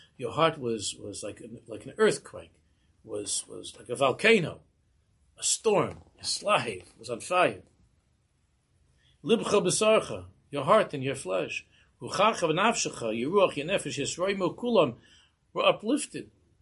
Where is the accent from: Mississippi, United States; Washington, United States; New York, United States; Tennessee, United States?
New York, United States; Queens; I grew up in Queens. We had there in G&I on Main Street.